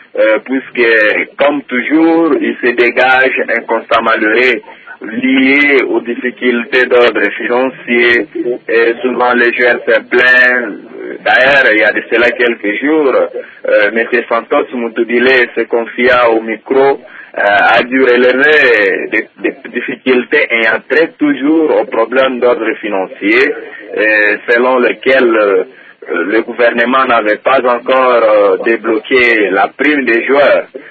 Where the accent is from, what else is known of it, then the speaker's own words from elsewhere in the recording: DR Congo; En tant que Congolais